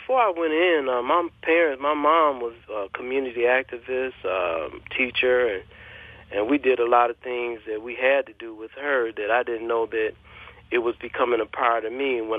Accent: Chicago, Illinois, United States; born there; moved away; When I was younger, pretty much I was born in Chicago, and my dad got a job at V8, and we soon followed him over.

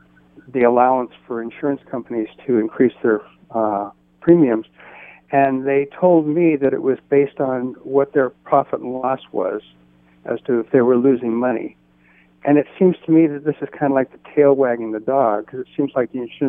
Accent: England, United Kingdom; now in United States; I'm originally from England

